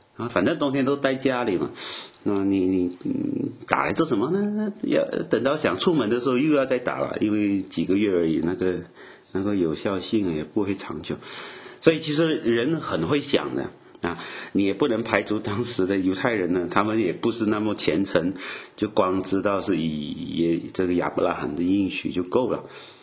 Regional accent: France; Chinese is a second language; 可能意大利跟我们法国人一样啊

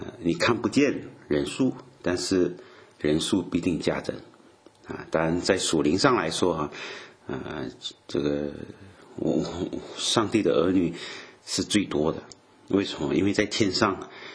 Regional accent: France; Chinese is a second language; 可能意大利跟我们法国人一样啊

